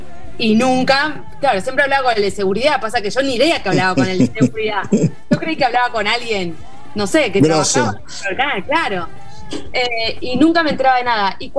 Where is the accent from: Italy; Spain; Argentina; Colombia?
Argentina; Capilla del Señor, Buenos Aires Province; moved away as an adult; now in Buenos Aires, Argentina; Bueno, yo nací y viví toda mi vida hasta los 21 en Capilla del Señor. Esto es a 80 kilómetros nada más de acá de Ciudad de Buenos Aires.